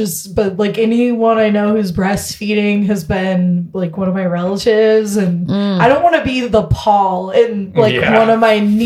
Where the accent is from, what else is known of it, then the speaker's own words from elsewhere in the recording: California, United States; I grew up in Northern California, kind of hippy dippy like vibes on kind of like a communal like ranch type thing where lots of people were living.